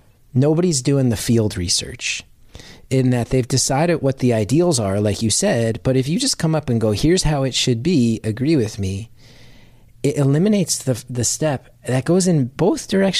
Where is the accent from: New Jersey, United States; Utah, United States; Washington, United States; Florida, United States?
New Jersey, United States; Like, growing up in North Jersey, in my town, I think was 12 miles from Manhattan